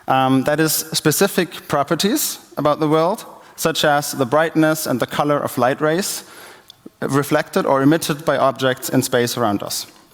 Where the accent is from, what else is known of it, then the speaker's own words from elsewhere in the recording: Cologne, North Rhine-Westphalia, Germany; I'm from Cologne, first of all